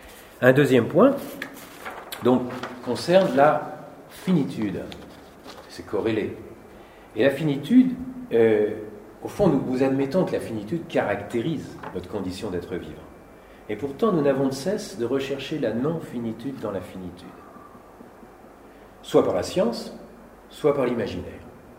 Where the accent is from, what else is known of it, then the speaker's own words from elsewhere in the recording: France; puisque je viens de France